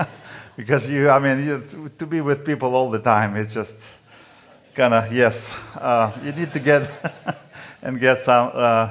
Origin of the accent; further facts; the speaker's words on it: Ukraine; English is a second language; I am from Ukraine. I was born in a former Soviet Union. My mother and father and my grandmother were believers. We were living in a very small village, and I got saved when I was 20.